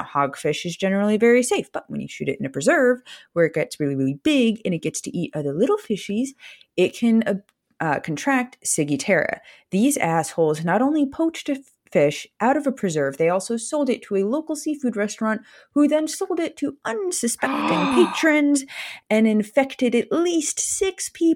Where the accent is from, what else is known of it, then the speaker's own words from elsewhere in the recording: Key West, Florida, United States; I grew up in Key West, Florida, which is beach town central, though insider secret, the sand is imported because we have no real sand because we live on a reef.